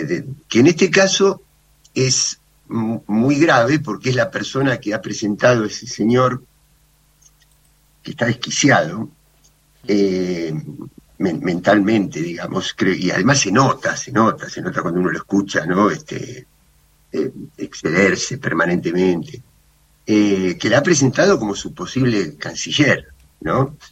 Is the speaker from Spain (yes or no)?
no; Argentina; somos nosotros, los argentinos.